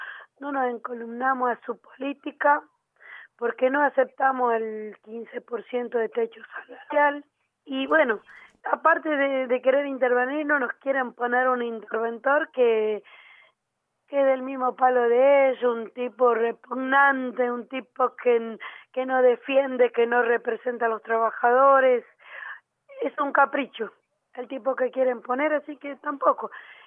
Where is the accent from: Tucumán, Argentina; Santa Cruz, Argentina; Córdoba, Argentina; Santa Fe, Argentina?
Tucumán, Argentina; Juan Bautista Alberdi; now in Buenos Aires, Argentina; Nosotros venimos hace 3 días desde Tucumán, de Alberdi, Tucumán, acá a Buenos Aires